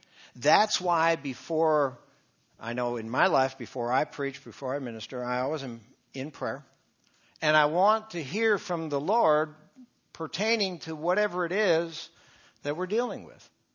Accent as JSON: {"language": "English", "region": "Wisconsin", "country": "United States", "tie": "born or raised there", "said": "I grew up in Wisconsin, and so I like summer. I hated winter."}